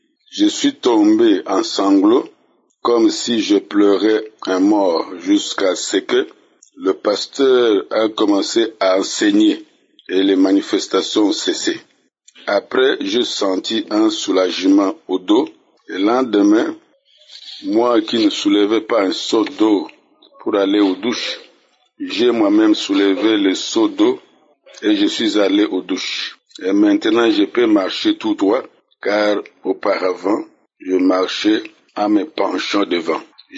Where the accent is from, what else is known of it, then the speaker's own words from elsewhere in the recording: Kikwit, Kwilu, DR Congo; Je suis un Congolais de RDC, habitant Kikwite.